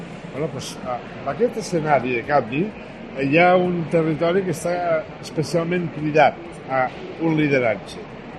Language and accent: Catalan; Lleida, Catalonia, Spain